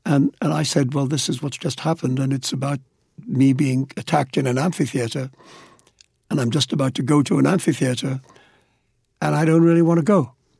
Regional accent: India; growing up in India and being surrounded by a literature composed of fantastic tales

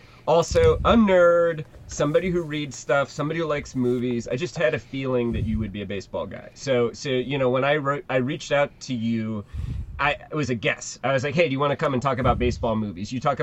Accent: Virginia, United States; I grew up as an Orioles fan, because I grew up in Virginia and the Orioles were kind of like the closest team.

